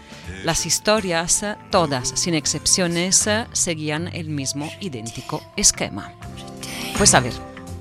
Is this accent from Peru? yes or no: no; Italy; born there; Spanish is a second language; aparecieron en Italia, mi país natal, por primera vez en el 81. Yo era pequeñita, pero ya había nacido.